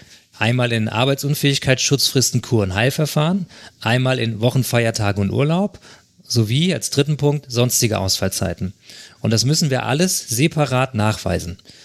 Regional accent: Hesse, Germany; Ja, ich komme ja aus Hessen

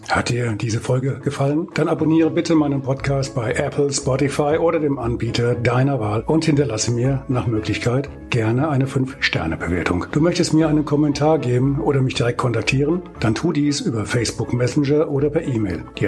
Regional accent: Bad Orb, Hesse, Germany; Also ich komme ja hier aus Bad Orb.

